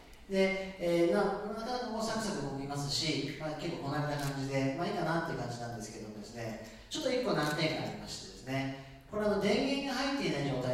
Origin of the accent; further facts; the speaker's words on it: Nagano, Japan; now in Tokyo, Japan; 長野県出身なんですけれども、今東京でスイッチという製造会社をやっておりまして、